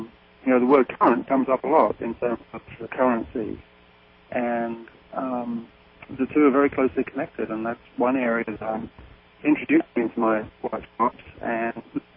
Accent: England, United Kingdom; now in United States; Well, I was born and raised, as you can tell from my accent, in England.

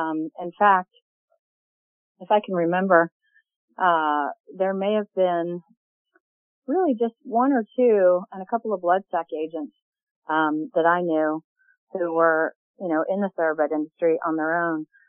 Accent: Florida, United States; I grew up in South Florida and was the only member of my family that was interested in horses.

